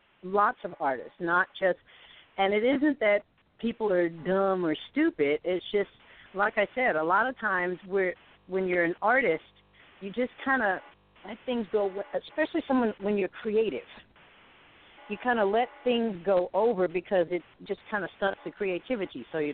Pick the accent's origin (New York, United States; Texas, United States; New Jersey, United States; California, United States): California, United States; No, we grew up in California. Well, I was born in California